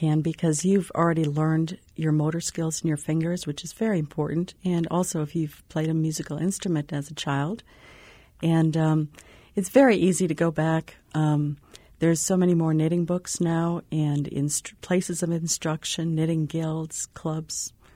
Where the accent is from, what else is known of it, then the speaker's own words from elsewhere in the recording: Wisconsin, United States; I grew up in Wisconsin, so we spent a lot of time indoors.